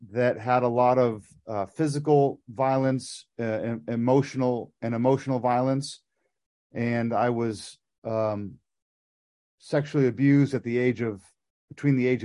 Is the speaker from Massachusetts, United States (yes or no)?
no; Los Angeles, California, United States; There's a growing up in Los Angeles, there's a very large Persian community